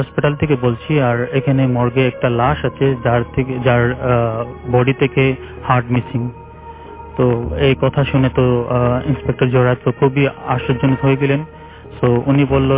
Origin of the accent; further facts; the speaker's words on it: Uttara, Dhaka Division, Bangladesh; উত্তরা থেকে এসেছি